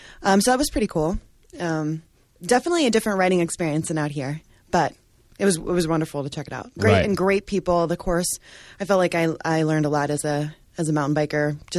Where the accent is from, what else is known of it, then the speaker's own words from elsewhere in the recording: Texas, United States; Oh, I'm from Texas, but my parents live in Georgia, so that's where I was.